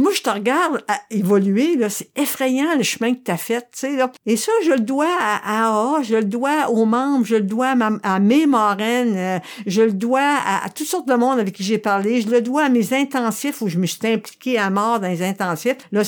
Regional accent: Quebec, Canada; N'oubliez pas que je viens de Gaspésie, fait que je me suis trouvé un spot sur le bord de l'eau pour marcher.

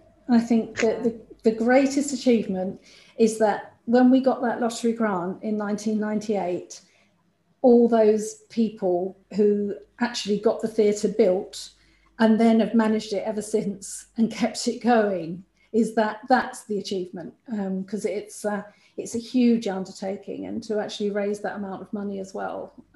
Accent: London, United Kingdom; But I'm a Cockney from the East End

